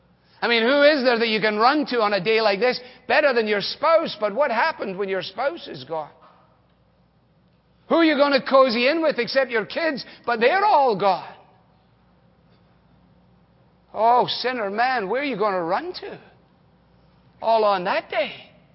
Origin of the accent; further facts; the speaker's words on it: Scotland, United Kingdom; As a boy growing up in Scotland